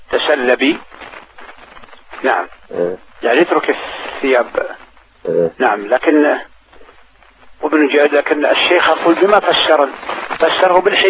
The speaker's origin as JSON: {"language": "Arabic", "country": "Saudi Arabia", "said": "حتى عندنا في السعودية"}